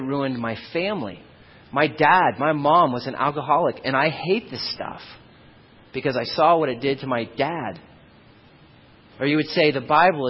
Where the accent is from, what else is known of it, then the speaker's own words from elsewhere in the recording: the South, United States; Now, I grew up in the South where sweet tea is more common than water.